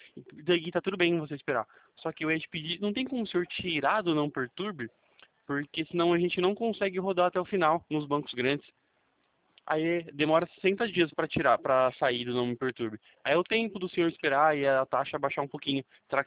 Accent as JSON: {"language": "Portuguese", "region": "São Paulo", "country": "Brazil", "said": "eu sou daqui de São Paulo."}